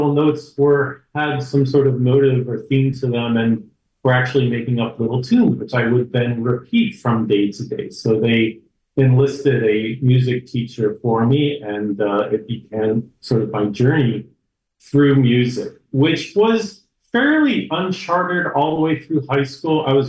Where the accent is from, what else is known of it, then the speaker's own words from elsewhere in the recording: New York, United States; But I wanted to live in New York. I'm a New Yorker and didn't really want to live so much in LA. I really felt like home in New York.